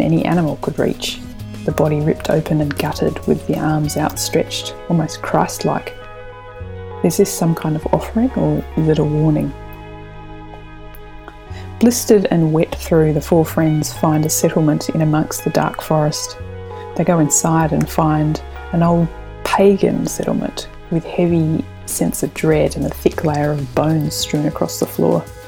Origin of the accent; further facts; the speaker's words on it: Australia; perhaps because as an Australian it's kind of exotic.